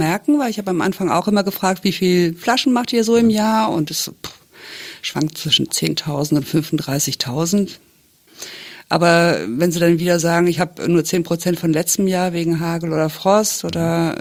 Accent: France; also born or lived in Germany; meine Herkunft, ich bin wirklich deutsch, aber ich bin in Frankreich aufgewachsen. Also mein Herz ist wirklich halb französisch.

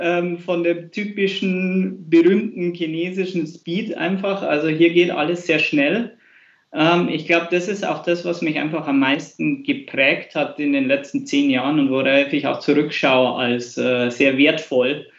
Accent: Bavaria, Germany; Pfreimd heißt der Ort, ist da, wo sich die A6 und die A93 kreuzen. Da gibt es nicht viel außer Wald, aber es ist eine schöne Ecke. Das ist meine Heimatstadt. Und ich habe in Regensburg studiert.

